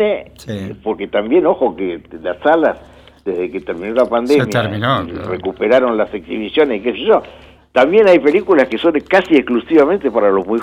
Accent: Buenos Aires, Argentina; Yo me crié en Colegiales, en la calle Jorge Newbery.

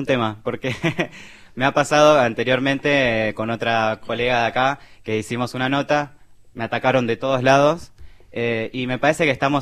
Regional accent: Corrientes, Argentina; born there; Yo nací en Corrientes.

